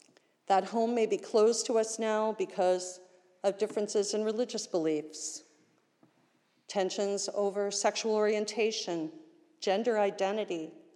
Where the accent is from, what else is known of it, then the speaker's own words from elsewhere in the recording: Pittsburgh, Pennsylvania, United States; And this will be my 6th Thanksgiving in Pittsburgh, my hometown